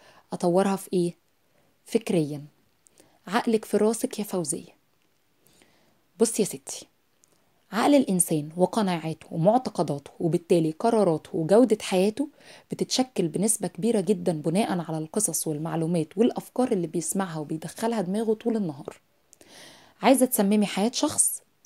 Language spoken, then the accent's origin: Arabic; Egypt; احنا كمصريين بقى قلبنا الدنيا